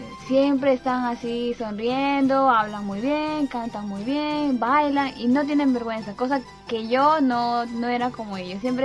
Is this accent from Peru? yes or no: yes; Peru; Bueno, soy de Perú.